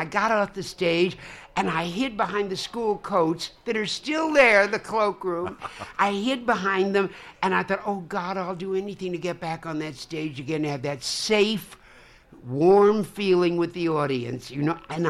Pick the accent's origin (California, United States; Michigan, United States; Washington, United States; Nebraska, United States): California, United States; San Francisco; San Francisco. And, my high school, Lowell High School